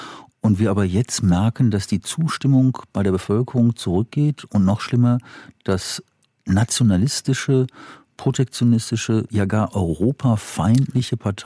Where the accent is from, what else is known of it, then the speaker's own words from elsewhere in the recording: Wuppertal, North Rhine-Westphalia, Germany; Die auch jetzt geehrt wird in meiner Heimatstadt, 200 Jahre.